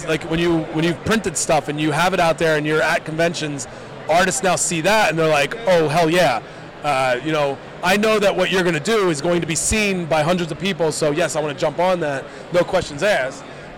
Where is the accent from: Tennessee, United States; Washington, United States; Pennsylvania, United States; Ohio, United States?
Pennsylvania, United States; Levittown; I grew up in Levittown, Pennsylvania, I was able to come in with the kids, dump the kids off with grandma and grandpa